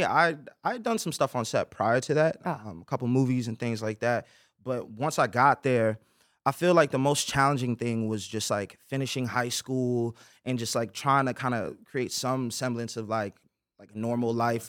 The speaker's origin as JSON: {"language": "English", "town": "New York City", "region": "New York", "country": "United States", "said": "Brooklyn."}